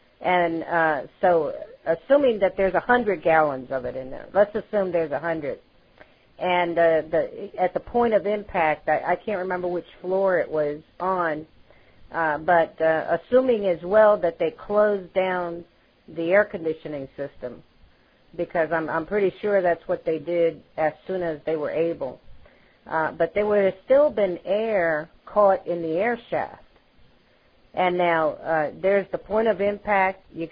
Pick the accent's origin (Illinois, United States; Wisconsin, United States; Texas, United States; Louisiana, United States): Texas, United States; Austin; I'm from Austin, Texas.